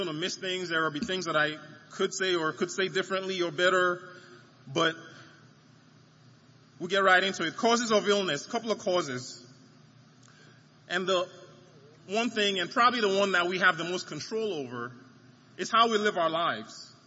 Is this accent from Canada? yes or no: no; Nigeria; I grew up somewhere in Nigeria